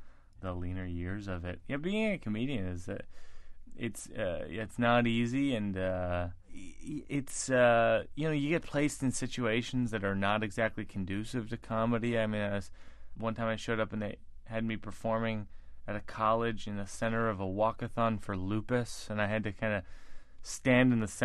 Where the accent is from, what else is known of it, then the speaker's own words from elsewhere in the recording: New Jersey, United States; I'm from Jersey. This guy's a genius.